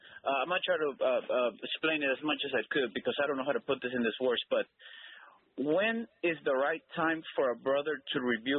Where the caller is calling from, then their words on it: Hayward, California, United States; I'm calling from Hayward, California.